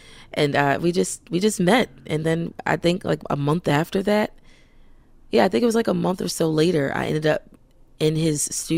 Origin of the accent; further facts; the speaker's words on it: Baltimore, Maryland, United States; And I am from Baltimore, and I proudly wear Baltimore. I love Baltimore so much.